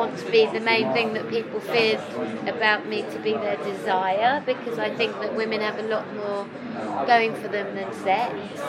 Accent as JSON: {"language": "English", "region": "England", "country": "United Kingdom", "accent": "North of England", "said": "I don't have my own accent in it. I have an accent from the north of England."}